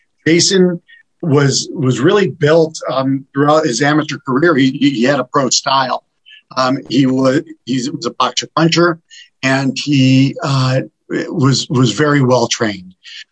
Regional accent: West Coast, United States; I'm from the West Coast of the U.S., so I hadn't eaten

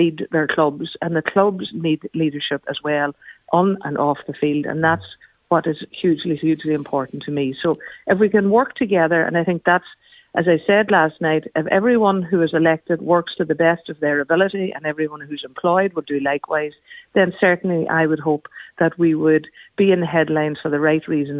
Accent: Ireland

